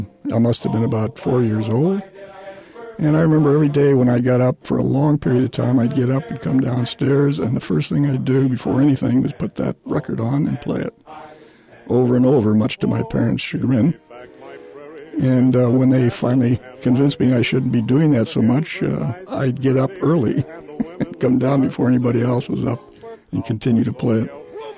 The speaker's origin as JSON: {"language": "English", "town": "Sunnyvale", "region": "California", "country": "United States", "said": "I'm from Sunnyvale, California."}